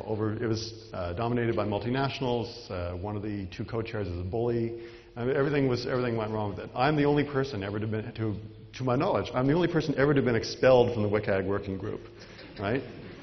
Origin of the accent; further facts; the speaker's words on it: Toronto, Ontario, Canada; If you don't know me, I'm from Toronto.